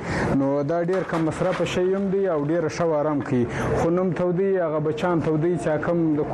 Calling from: Chaman, Balochistan, Pakistan; زه د چمن وسیدونکو يم.

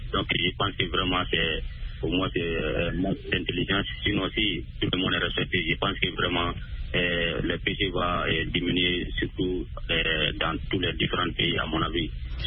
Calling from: Mali; Oui, toujours dans mon village natal

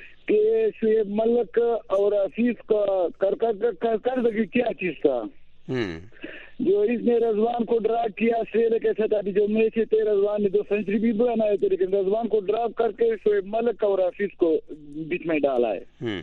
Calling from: Lakki Marwat, Khyber Pakhtunkhwa, Pakistan; سر لکی مارو سے … بول رہا ہوں سر.

